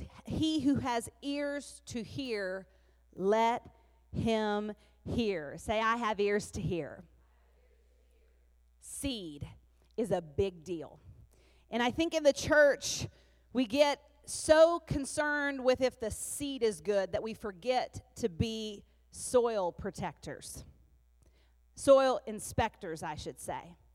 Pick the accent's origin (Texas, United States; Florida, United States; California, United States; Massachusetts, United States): Texas, United States; Amarillo; now in Kentucky, United States; Now, I'm from Amarillo, but I've lived in Kentucky for 16 years.